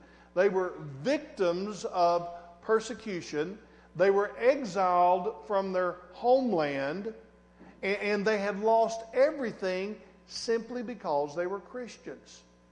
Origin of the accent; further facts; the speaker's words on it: Bologna, Arkansas, United States; to the center of the universe, my hometown, Bologna, Arkansas.